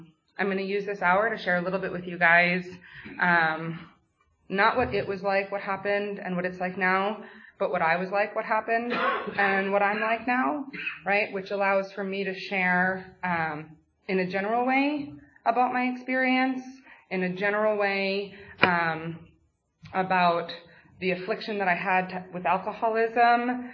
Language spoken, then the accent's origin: English; New York City, New York, United States; So I grew up in New York City, and when I was about 5 or 6 years old, my mom decided that she wanted to go back to grad school.